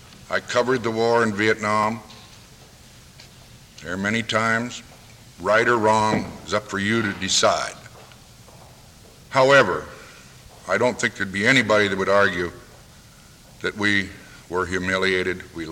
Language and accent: English; Austin, Minnesota, United States; Certainly I remember as a boy growing up in Austin, the great columnists, Cedric Adams, George Barton, and lo and behold, Dick Cullum, who's still writing.